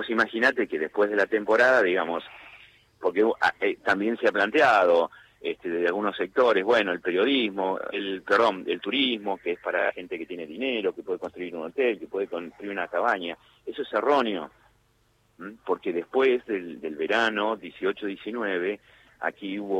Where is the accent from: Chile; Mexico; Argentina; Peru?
Argentina; Buenos Aires; now in Río Negro, Argentina; Yo hace 20 años estoy acá, pero soy de Buenos Aires. Soy patagónico hoy, ciudadano rionegrino, pero nacido en la ciudad de Buenos Aires.